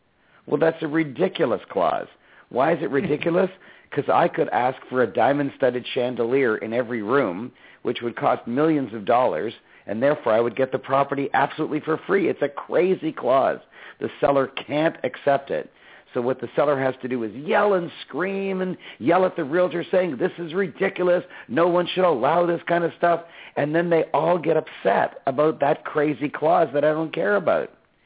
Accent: Toronto, Ontario, Canada; I was born in Toronto. I've lived in Toronto all my life. I'm a proud Canadian.

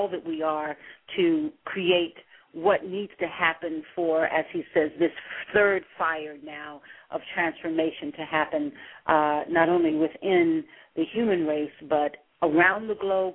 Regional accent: the South, United States; Growing up in the South, you know, during the early civil rights movement, when I had to go down back alleys and go up the steps to go see movies

